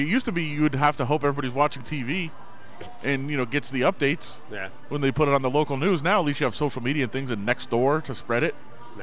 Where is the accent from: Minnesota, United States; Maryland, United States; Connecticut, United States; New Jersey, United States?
Maryland, United States; Oh, they used to do that when I was growing up in Maryland.